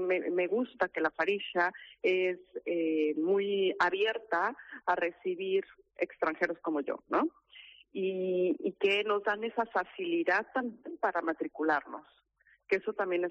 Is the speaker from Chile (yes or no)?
no; Mexico; moved away as an adult; now in Spain; yo soy mexicana, tengo prácticamente 2 meses que llegué a España